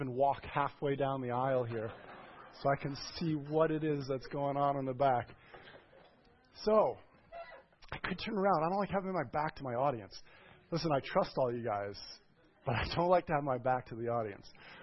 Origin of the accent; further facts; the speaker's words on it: United States; I mean, as an American who went to public school, I know that's not my fault.